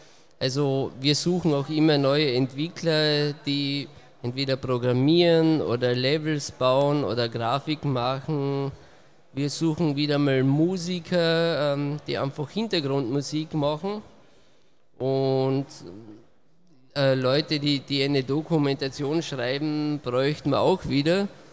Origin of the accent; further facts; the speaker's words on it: Austria; Ich komme aus Österreich, also ziemlich weit angereist.